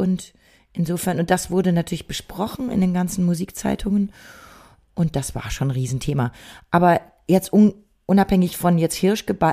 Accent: Bad Salzuflen, North Rhine-Westphalia, Germany; in Bad Salzuflen. Ich wollte da schon da wo ich herkomme, Kleinstadt, Kurbadeort. Ich wollte da schon in Ostwestfalen, in der Nähe von Bielefeld, aber so kleine Stadt und gefüllt mit Kurgästen, alle über 60, 70. Naja, ich bin selbst bald 60

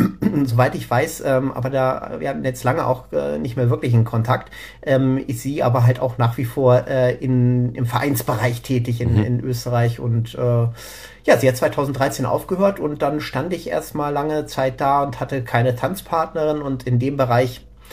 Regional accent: Hanover, Lower Saxony, Germany; zurück in Hannover, ich komme aus Hannover

